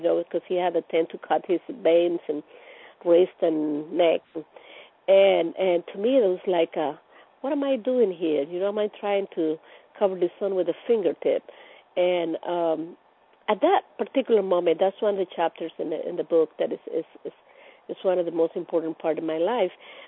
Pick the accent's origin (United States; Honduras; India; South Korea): Honduras; La Ceiba, Atlántida; English is a second language; also born or lived in Copán / Tegucigalpa; I was born in Copan, grew up in La Ceiba, went to med school in Tegucigalpa in the city.